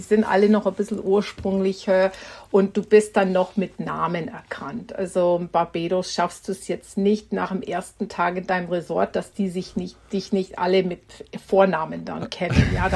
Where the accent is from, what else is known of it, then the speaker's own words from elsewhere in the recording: United States; Als Amerikanerin muss ich sagen, die Deutschen investieren viel in den Schulsystem, viel in die eigenen Menschen.